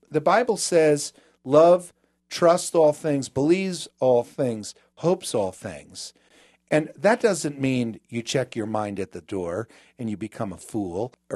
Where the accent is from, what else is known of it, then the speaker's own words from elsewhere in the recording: New Jersey, United States; moved away; I'm from New Jersey, and long after I left there